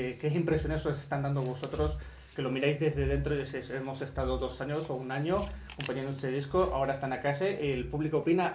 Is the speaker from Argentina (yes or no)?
yes; Argentina; yo como soy de Argentina, te pregunto